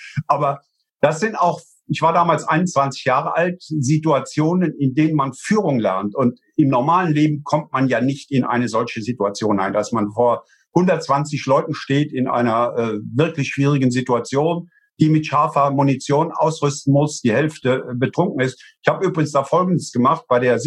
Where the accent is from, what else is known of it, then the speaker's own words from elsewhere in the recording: Rhineland-Palatinate, Germany; ich komme ja aus der Eifel. Bei uns sind zwei große Flugplätze, Büchel von der Luftwaffe und Spangdahlem von der amerikanischen Air Force.